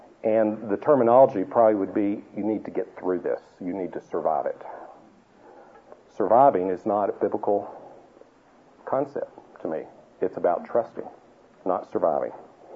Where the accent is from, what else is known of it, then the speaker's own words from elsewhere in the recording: Tennessee, United States; to say up front that I'm from Tennessee. This is so you won't spend half my talk wondering where is he from with that accent.